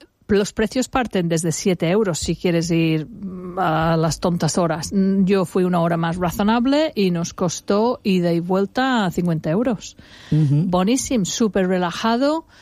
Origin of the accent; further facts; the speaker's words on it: Albir, Valencian Community, Spain; now in Alfaz del Pi, Spain; Como bien dices, Albir, hablo mucho sobre el Albir porque es mi pueblo.